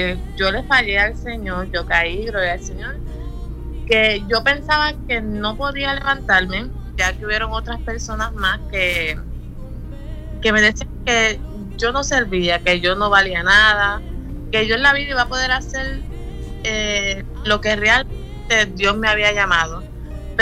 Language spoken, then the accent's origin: Spanish; Puerto Rico; soy de acá, natural de Puerto Rico. Dios nos ha permitido, ¿verdad? Somos nacidos, criados en el Evangelio.